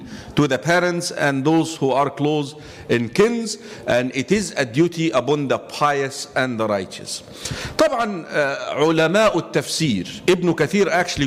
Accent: Egypt; English is a second language; especially my culture, I come from Egypt

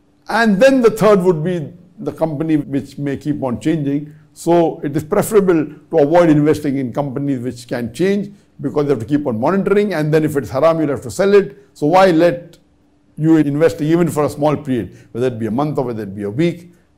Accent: Kolkata, West Bengal, India; I am a student from Kolkata, India.

